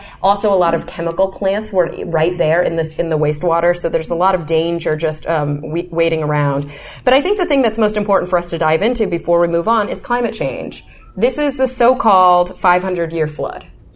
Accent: Texas, United States; something that we all learn about in Texas history when we grew up in Texas was the Great Galveston Hurricane of 1900.

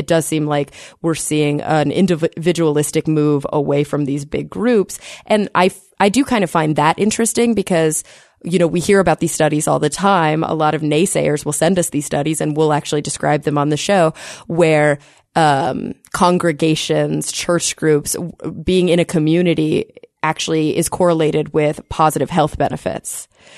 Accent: Bible Belt, United States; maybe it's because I grew up in the Bible Belt

